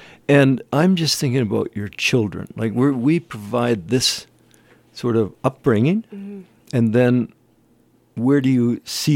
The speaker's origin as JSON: {"language": "English", "town": "Burnaby", "region": "British Columbia", "country": "Canada", "tie": "born or raised there", "said": "Now, when I was brought up in Burnaby, my dad wanted me to be to take over his shoe store"}